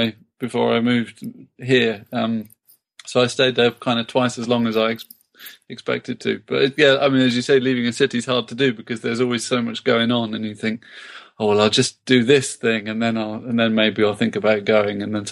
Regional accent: South West England, United Kingdom; I grew up in Cornwall

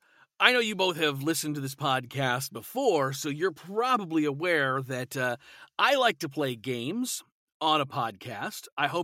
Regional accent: Alaska, United States; I grew up in Alaska, so it was much earlier for me because I was in a completely different time zone.

